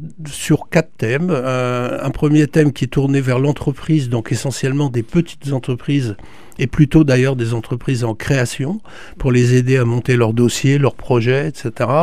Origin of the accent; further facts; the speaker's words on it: Soissons, Hauts-de-France, France; also born or lived in Reims / Auxerre; j'ai 74 ans depuis peu. Oui. Je suis natif de Soissons, en Picardie, donc, mais j'ai beaucoup vécu en Champagne, à Reims, d'accord, où j'ai fait mes études. Oui. Et également une trentaine d'années en Bourgogne, à Auxerre.